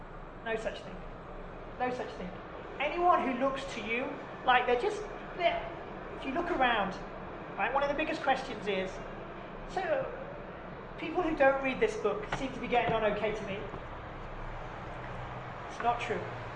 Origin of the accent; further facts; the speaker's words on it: England, United Kingdom; I'm from England and she's an Ethiopian, right? I'm Sephardi